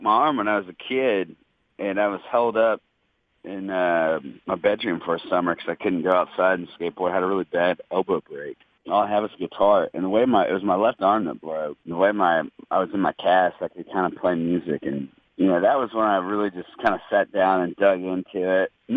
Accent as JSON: {"language": "English", "town": "Memphis", "region": "Tennessee", "country": "United States", "tie": "born there", "also_born_or_lived": "Biloxi, United States / Las Vegas, United States / Dallas, United States", "said": "I was born in Memphis, Tennessee. From there, I moved to Biloxi, Mississippi, and then from Biloxi to Las Vegas, and then Las Vegas to Dallas, and then Dallas back to Memphis"}